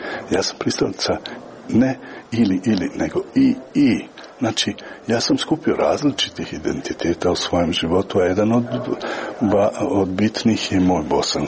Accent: Tuzla, Federation of Bosnia and Herzegovina, Bosnia & Herzegovina; najprije zbog toga jer ja dolazim iz Tuzle i na neki način ovo je mene više od simboličkog povratka kući

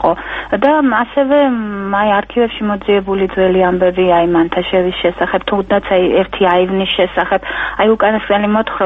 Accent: Sololaki, Tbilisi, Georgia; მე სოლოქში დავიბადე, გავიზარდე და აი ყოველთვის მიყვარდა აი ხეტიალე ამ ქუჩებში

